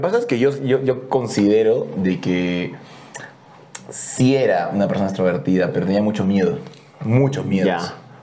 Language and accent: Spanish; Chiclayo, Lambayeque, Peru; moved away; yo soy de Chiclayo, bueno, ya lo dije, me mudé hace un año y 10 meses